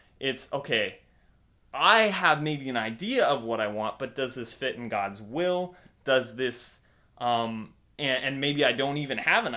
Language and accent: English; California, United States; now in East Coast, United States; Like we kind of briefly mentioned, I'm from California, living on the East Coast now.